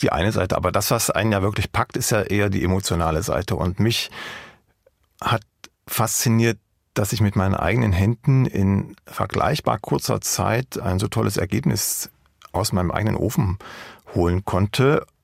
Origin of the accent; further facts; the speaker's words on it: Johanngeorgenstadt, Saxony, Germany; also born or lived in Freiberg; Ich komme ja aus dem Erzgebirge, bin gebürtiger Freiberger, lange Jahre in Johanngeorgenstadt gelebt als Kind, also mitten im tiefsten Westerzgebirge.